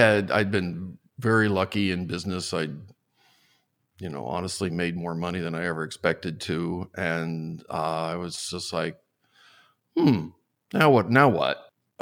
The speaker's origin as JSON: {"language": "English", "town": "Tulsa", "region": "Oklahoma", "country": "United States", "tie": "born or raised there", "also_born_or_lived": "San Francisco", "moved": "as an adult", "lives_now": "New York, United States", "said": "Tulsa, Oklahoma."}